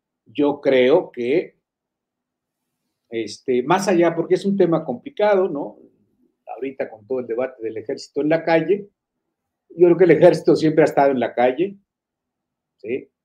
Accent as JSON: {"language": "Spanish", "town": "Jerez", "region": "Zacatecas", "country": "Mexico", "tie": "born or raised there", "said": "yo acabo de estar en Jerez hace poco, ¿no? Mi tierra, voy a Fresnillo cada rato"}